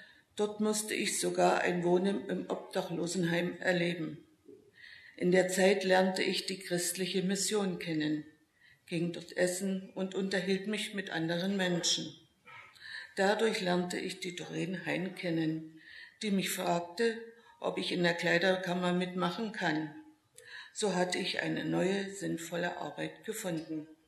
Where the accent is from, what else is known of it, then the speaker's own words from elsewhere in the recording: Saxony, Germany; inzwischen 60 Jahre alt. Aufgewachsen bin ich in der Oberlausitz.